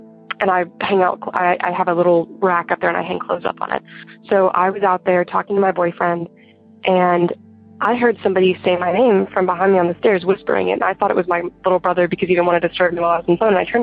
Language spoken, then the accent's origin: English; Arkansas, United States; I'm from Arkansas, and I am 17 years old